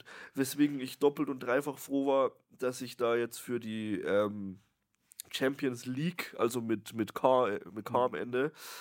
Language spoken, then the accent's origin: German; Bavaria, Germany; accent: Lower Bavarian